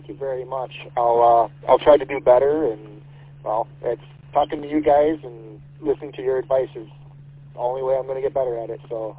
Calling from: Michigan, United States; I am calling from Stony Creek Metro Park. We're over on Mount Shelton.

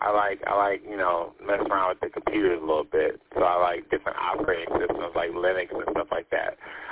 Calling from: Mount Clemens, Michigan, United States; Oh, howdy. I'm in Mount Clemens.

